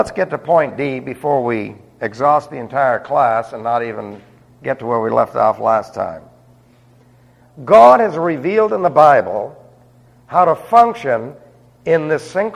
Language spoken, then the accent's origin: English; New York City, New York, United States; Well, I wasn't raised in the American way of life. Do you understand? I was raised in New York City.